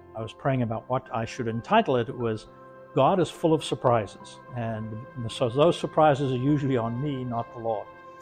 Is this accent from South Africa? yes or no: yes; South Africa; now in United States; I'm from South Africa originally, emigrated to the United States, joined a community, later entered the seminary, and was ordained at the very young age of 43 as a priest.